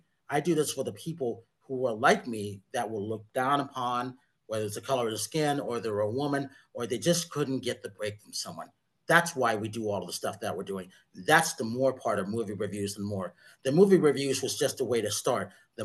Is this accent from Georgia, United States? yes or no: no; Connecticut, United States; which in New York, and I grew up in Connecticut